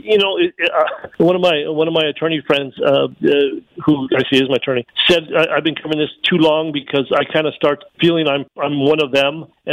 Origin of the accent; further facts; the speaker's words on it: Santa Fe, New Mexico, United States; now in Tucson, United States; I grew up in Santa Fe.